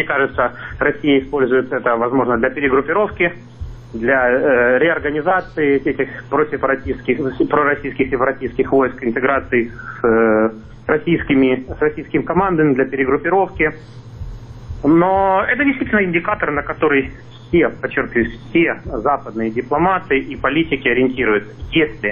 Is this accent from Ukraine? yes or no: yes; Donbas, Ukraine; born or raised there